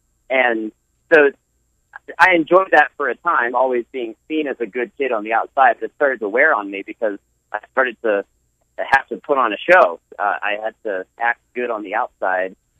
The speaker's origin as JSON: {"language": "English", "region": "Virginia", "country": "United States", "tie": "born or raised there", "also_born_or_lived": "Massachusetts / Pennsylvania", "said": "So I was born in Massachusetts. Well, my father was a seminary student himself at Gordon-Conwell Seminary. And then we moved to Virginia when I was about 4 or 5. And then we moved up to Pennsylvania when I was about 8. And then we moved back to Virginia."}